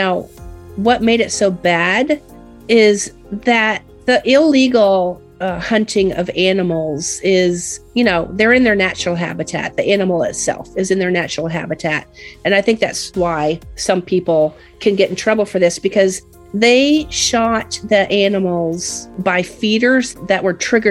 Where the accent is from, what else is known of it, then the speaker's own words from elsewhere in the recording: Canada; I grew up in Canada and Lake Huron was my ocean